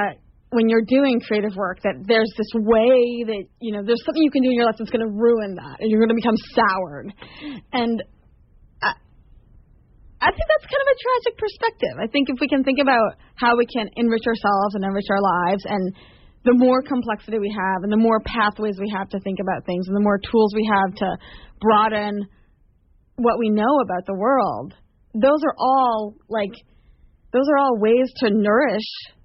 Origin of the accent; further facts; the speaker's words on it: Halifax, Nova Scotia, Canada; now in United States; Yes, I was born and raised in Halifax, Nova Scotia.